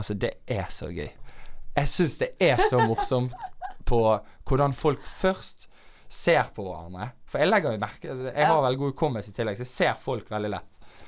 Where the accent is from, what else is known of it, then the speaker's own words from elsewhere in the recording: Knarvik, Vestland, Norway; Jeg kommer jo fra Knarvik utenfor Bergen